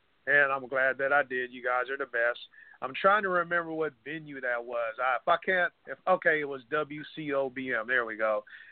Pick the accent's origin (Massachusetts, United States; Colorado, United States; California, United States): California, United States; Los Angeles; I was actually raised in the area close to Jefferson and in the 35th area around there somewhere, and it's close to the USC campus.